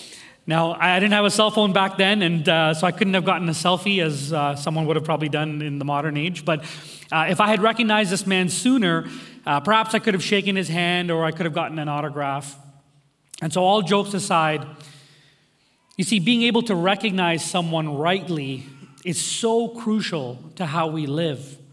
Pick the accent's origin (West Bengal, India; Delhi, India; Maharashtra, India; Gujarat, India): Delhi, India; New Delhi; born there